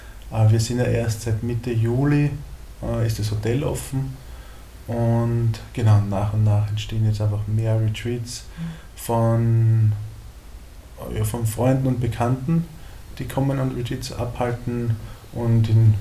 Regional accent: Mariazell, Styria, Austria; now in Tanzania; bin ursprünglich aus Österreich, aus der Steiermark, aufgewachsen in Mariazell. Das ist der nördlichste Punkt von der Steiermark. Und bin jetzt seit knapp einem Jahr auf Sansibar.

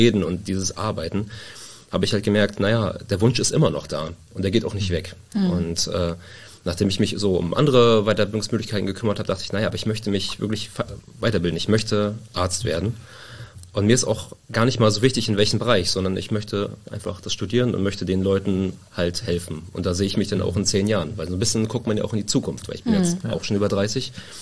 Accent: Wismar, Mecklenburg-Vorpommern, Germany; also born or lived in Bad Kleinen; now in Greifswald, Germany; Ich bin interessanterweise in Bad Klein geboren. Ach. Und habe eigentlich den Großteil meines Lebens dann in Wismar und hier in der Region verbracht. Jetzt seit 2012 lebe ich auch in Greifswald.

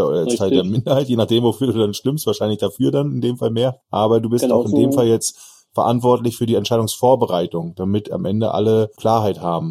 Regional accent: Northern Germany, Germany; als Norddeutscher

